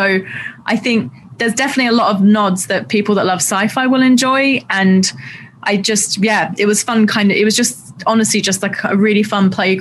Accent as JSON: {"language": "English", "region": "London", "country": "United Kingdom", "tie": "born or raised there", "said": "I mean, I grew up in Southeast London, which is like, there's a lot of brutalist kind of architecture around there."}